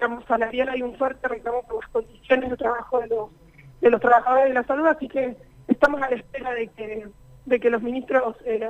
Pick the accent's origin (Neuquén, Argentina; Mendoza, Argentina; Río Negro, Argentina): Neuquén, Argentina